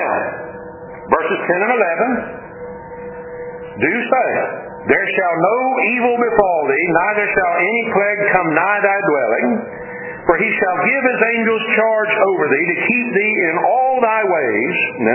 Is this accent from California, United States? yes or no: no; Savannah, Georgia, United States; born there; I was born in Savannah, spent most of my adulthood now living in Bullitt County, most of my lifetime, majority of it.